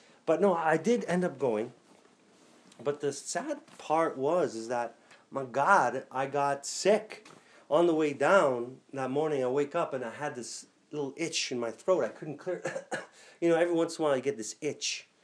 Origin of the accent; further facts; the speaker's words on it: Canada; as a Canadian, you don't want to be using data on the cellular network in the States.